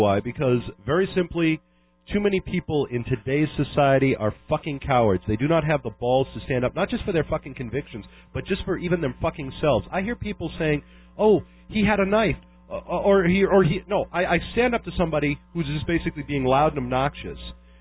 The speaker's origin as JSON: {"language": "English", "country": "Ireland", "said": "I'm an Irishman. I have to be fucking verbose."}